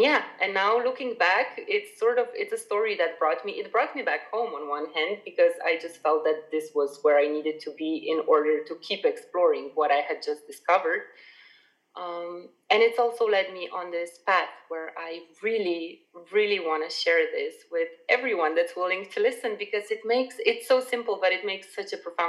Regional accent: Slovenia; I was born and raised in Slovenia, which is a beautiful little country in central Slovenia, where like nature is everywhere. Even the capital city is pretty much a village. So I grew up in very close proximity with nature.

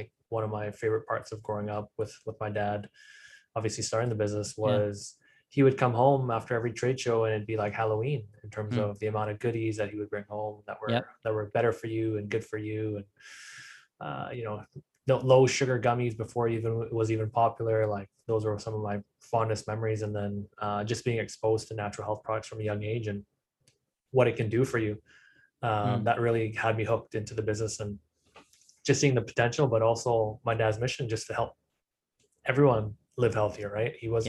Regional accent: Richmond, British Columbia, Canada; So I grew up in Richmond in British Columbia and in Canada. And yeah, it was a nice little place to grow up because it wasn't too big, but wasn't too small as well.

